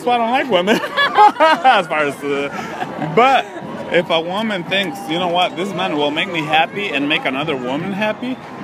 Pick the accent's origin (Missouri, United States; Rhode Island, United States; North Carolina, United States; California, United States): California, United States; Modesto; I am from Modesto